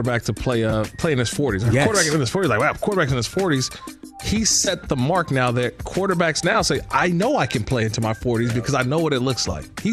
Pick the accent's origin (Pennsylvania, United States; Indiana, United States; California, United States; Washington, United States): California, United States; My second all-time Nolan Ryan memory is that growing up in the Bay Area